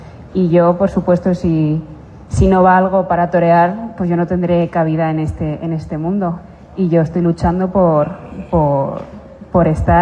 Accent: Aguilafuente, Castile and León, Spain; Mi afición y mi pasión por el mundo del toro nace en mi pueblo, que se llama Aglafuente, es un pueblo de una provincia de España que se llama Segovia

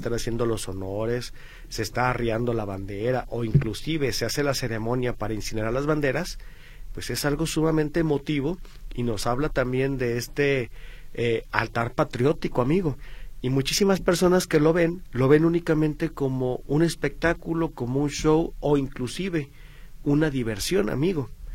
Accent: Mexico; ya estamos cumpliendo como mexicanos.

